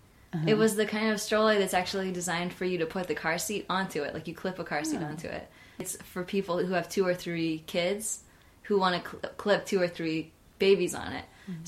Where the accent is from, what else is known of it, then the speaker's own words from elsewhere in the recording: Rhode Island, United States; I grew up in Rhode Island, but I was working in Amherst at Simple Gifts Farm.